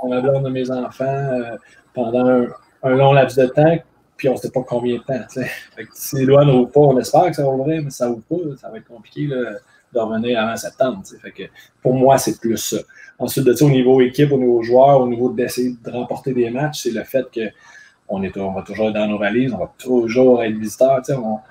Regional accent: Quebec, Canada; Moi, je suis un Québécois.

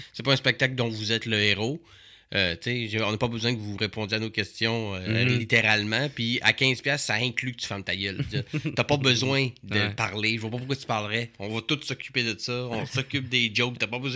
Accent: Quebec, Canada; parce que je viens du Saguenay.

